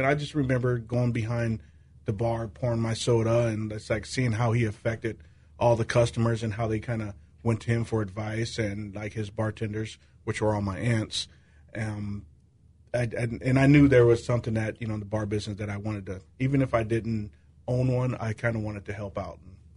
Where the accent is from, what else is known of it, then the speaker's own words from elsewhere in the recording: Galesburg, Illinois, United States; I try to bring it back here to my hometown. No matter what, no matter where I go, I always try to bring a piece of it back here to Galesburg.